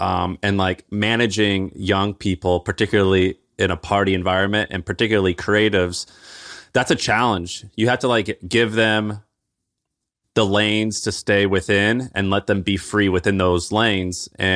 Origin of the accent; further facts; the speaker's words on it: Missouri, United States; I grew up in Missouri as a 12-year-old white kid in Missouri.